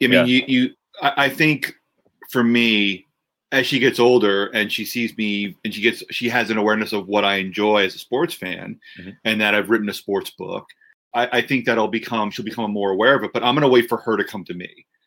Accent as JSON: {"language": "English", "region": "New Jersey", "country": "United States", "tie": "born or raised there", "said": "I grew up in New Jersey, so Walter Payton was someone I knew, but I wasn't a diehard fan."}